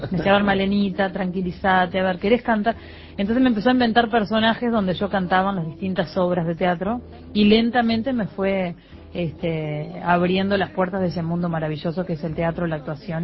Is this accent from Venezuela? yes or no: no; San José, Uruguay; moved away as an adult; now in Montevideo, Uruguay; Sí, toda la infancia hasta que me vine a Montevideo a estudiar, a la facultad, a medicina. O sea que a los 18 años recién me fui de la ciudad de San José, de la República de San José.